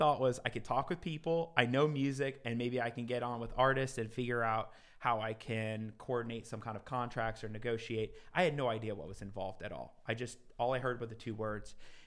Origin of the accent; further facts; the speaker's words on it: Miami, Florida, United States; So I grew up in Miami. For the longest time I was there, probably about 20 years.